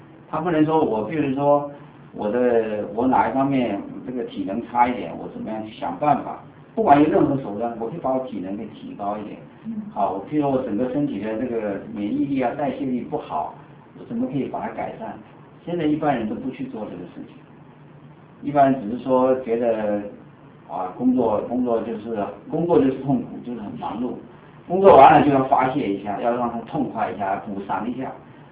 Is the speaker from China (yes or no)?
yes; China; 好，那我们中国人不这么讲，中国人就说平衡、和谐、平衡是最好，我们不要去做超过我们限度的事情。